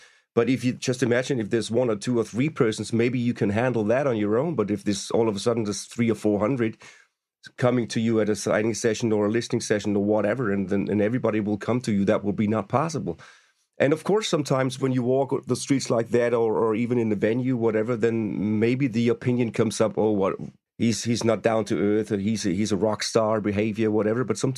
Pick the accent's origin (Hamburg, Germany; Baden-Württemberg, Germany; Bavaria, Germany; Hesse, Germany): Baden-Württemberg, Germany; Stuttgart; We first met when they were in Stuttgart, my hometown, then